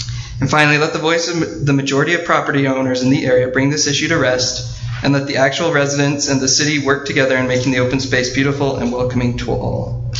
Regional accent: Cedar Hills, United States; I was born and raised in Cedar Hills. Last year, I bought the same home I grew up in from my father

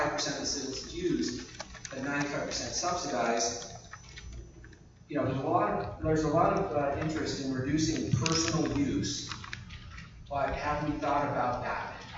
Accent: Canada; if you're in Canada, I'm from Canada

